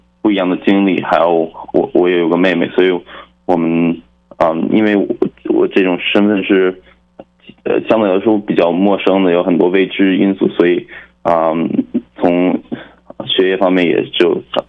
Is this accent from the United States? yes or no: yes; United States; also born or lived in Beijing, China; now in Canada; 我从小其实是在美国长大的，然后来加拿大之前我还在中国北京那边读过书，所以在三个不同国家上学